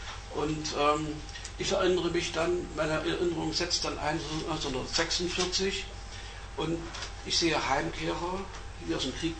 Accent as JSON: {"language": "German", "town": "Pirna", "region": "Saxony", "country": "Germany", "tie": "born there", "said": "ich bin deswegen in Pirna geboren, Pirna an der Elbe"}